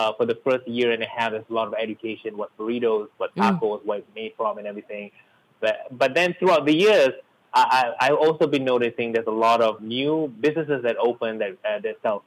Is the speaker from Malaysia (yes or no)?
yes; Malaysia; being Malaysian